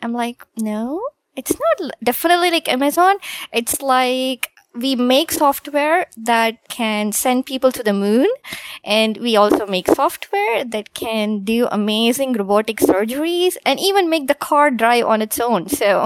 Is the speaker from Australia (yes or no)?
no; India; now in United States; So growing up in India, it's always British English. And I had so much trouble when I moved here.